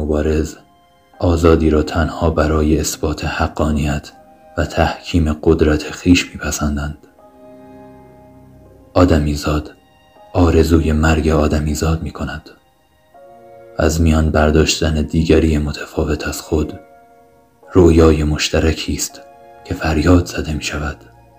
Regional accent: Tehran, Tehran Province, Iran; born there; من در سرزمین ایران، در شهر تهران به دنیا آمدم و در حال سپری کردن روزهای میانه 29 سالگی خود هستم.

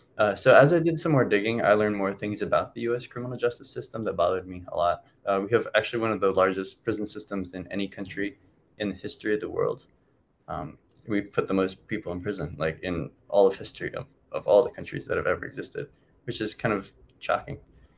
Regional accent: Georgia, United States; I grew up in Georgia.

